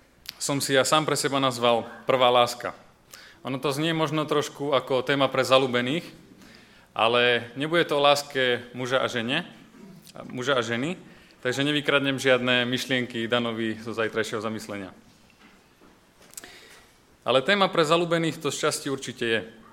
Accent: Žilina Region, Slovakia; pochádzam z Liptova, zo samého srdca Slovenska. A som už asi štvrtá generácia adventistov v našej rodine, takže takzvaný rodený adventista.

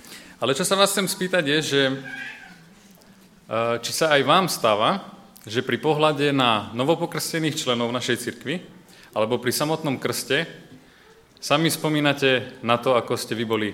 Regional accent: Žilina Region, Slovakia; pochádzam z Liptova, zo samého srdca Slovenska. A som už asi štvrtá generácia adventistov v našej rodine, takže takzvaný rodený adventista.

